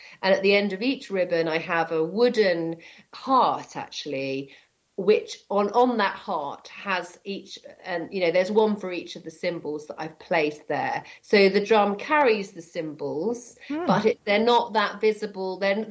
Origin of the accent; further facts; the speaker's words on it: Scotland, United Kingdom; And I'm saying that from Scotland, and Scotland is damp. I'm often if I'm outside, it's damp and it's rainy. I live by the sea, so there's a sea air